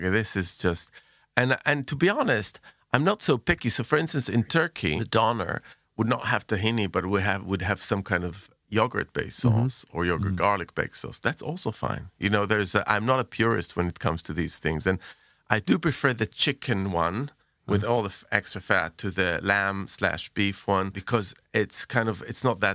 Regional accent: Jerusalem, Jerusalem District, Israel; So when I was growing up in Jerusalem, we used to go to, there was a bunch of places.

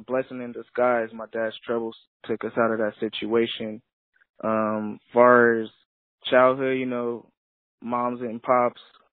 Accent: Long Beach, California, United States; now in Lancaster, United States; I'm in California right now. I'm from Long Beach, but moved up to the northern Los Angeles area, small town called Lancaster, about 70 miles away from L.A. So you can really say I'm really from L.A. County

